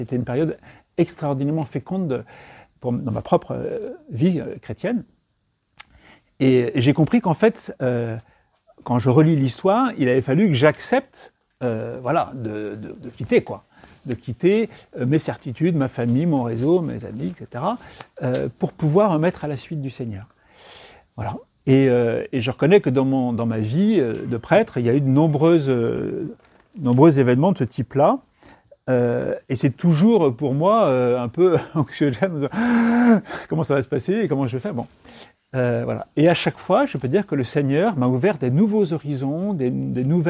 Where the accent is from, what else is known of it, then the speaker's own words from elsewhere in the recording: Reims, Grand Est, France; also born or lived in Lille; moi je suis originaire de Reims, en Champagne, et j'avais fait des études à Lille